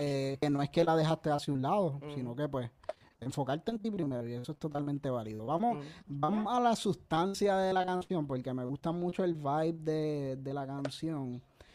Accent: Levittown, Puerto Rico; Tú sabes, yo soy de Levittown y no te pierdes mucho, en verdad.

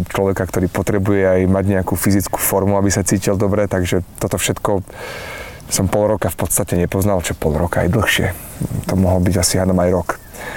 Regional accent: Galanta, Trnava Region, Slovakia; now in Bratislava, Slovakia; alebo som bol z Galanty a to sa tu vtedy tak nosilo, že Bratislava je tak akože inde

